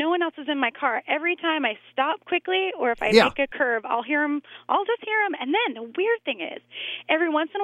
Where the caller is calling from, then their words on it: Silver Spring, Maryland, United States; I'm calling from Silver Spring, Maryland.